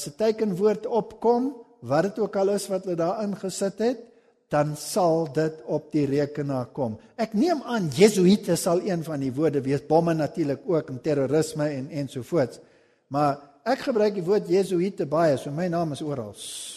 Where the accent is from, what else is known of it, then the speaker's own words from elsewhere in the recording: Germany; Ek is self een Duitser, gaan baie Duitsland toe.